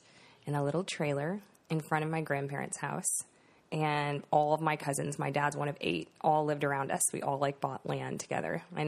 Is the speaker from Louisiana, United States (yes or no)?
yes; Louisiana, United States; born there; I was born in Louisiana.